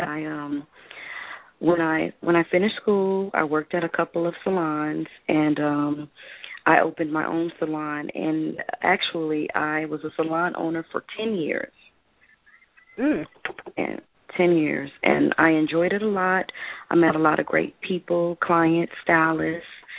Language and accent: English; California, United States; I attended Cal State University, Long Beach. I'm from California.